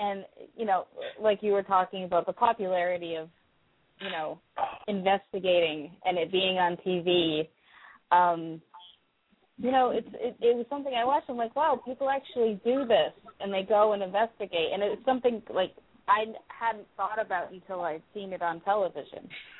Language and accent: English; Fall River, Massachusetts, United States; now in New Orleans, United States; I moved here just before Katrina, and people are like, why did you stay? I'm originally from Fall River, Massachusetts, and home of Lizzie Borden.